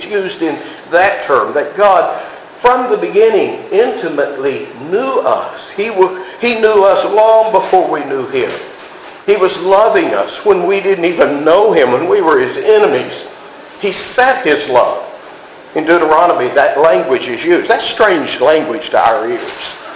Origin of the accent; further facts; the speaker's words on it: Memphis, Tennessee, United States; You know, I'm from Memphis, okay? This is